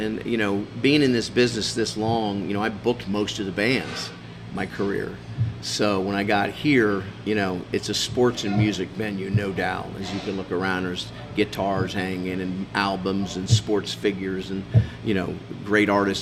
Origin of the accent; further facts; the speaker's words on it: Daytona Beach, Florida, United States; also born or lived in Bel Air, Ohio, United States; I grew up in Daytona Beach, Florida. Well, I was born in Bel Air, Ohio, but then moved to Daytona Beach, Florida when I was young, and I grew up in Daytona Beach, Florida.